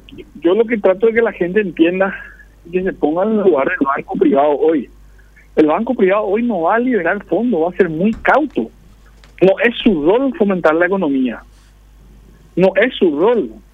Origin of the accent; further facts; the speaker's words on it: Paraguay; vamos a ver si la logramos en algún momento como sociedad paraguaya.